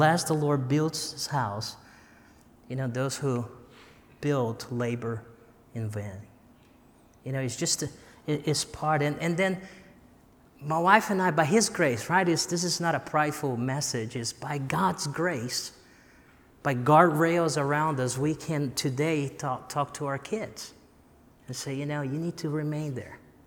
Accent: Brazil; now in Columbia, United States; I'm from Brazil.

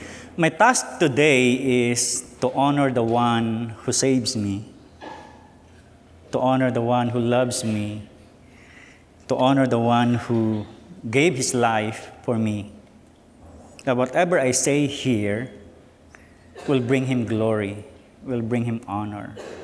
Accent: Philippines; also born or lived in Southern Philippines; I was born in the southern part of the Philippines, but I was raised in the northern part. And I grew up in a big family of eight.

